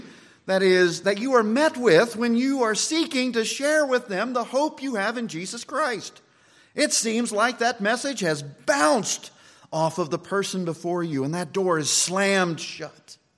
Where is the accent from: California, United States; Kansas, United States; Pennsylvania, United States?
Kansas, United States; Where I grew up in Kansas, we had rock roads, and sometimes we had dirt roads.